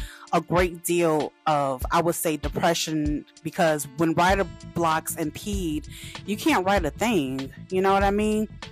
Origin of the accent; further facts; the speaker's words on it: Chicago, Illinois, United States; Now, growing up in the Baptist church on the south side of Chicago, I learned that putting God first was everything.